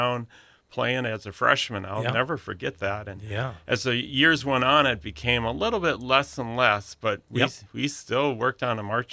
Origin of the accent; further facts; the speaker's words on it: St. Cloud, Minnesota, United States; Well, I was born in St. Cloud, 1955. Makes me 67 years old.